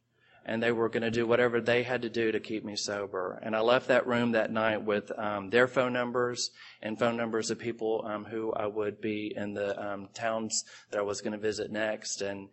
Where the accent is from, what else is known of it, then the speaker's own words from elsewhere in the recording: Houston, Texas, United States; And I'm visiting from Houston. And I really don't want to drink tonight.